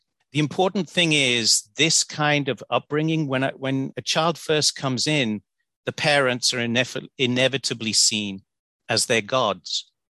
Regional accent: England, United Kingdom; And my hometown being a center of immigrants, and people were coming from the West Indies, India, Pakistan, because England had basically opened up its doors.

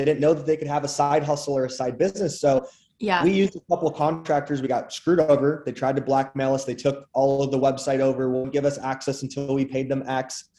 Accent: Racine, Wisconsin, United States; now in Milwaukee, United States; I moved, I'm from Racine, Wisconsin. So I moved to the big city, Milwaukee, Wisconsin

